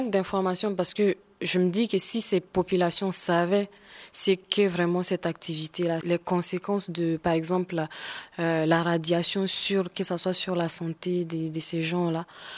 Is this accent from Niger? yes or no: yes; Arlit, Agadez, Niger; moi je suis née à Arlit et j'ai grandi là-bas.